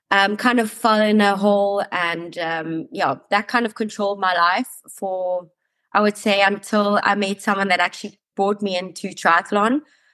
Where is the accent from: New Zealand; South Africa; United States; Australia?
South Africa; now in Switzerland; So I'm currently living in Switzerland. I started my whole triathlon career about 8 years ago. I grew up in South Africa. I'm sure a lot of people can hear that by the accent. And I moved back to Switzerland 4 years ago.